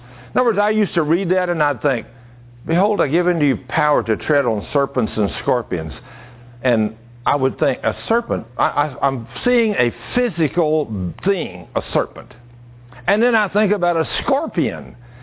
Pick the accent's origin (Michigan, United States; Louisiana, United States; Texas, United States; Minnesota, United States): Texas, United States; I was raised here in Texas, and there is scorpions here, and I have seen some fairly good-sized ones.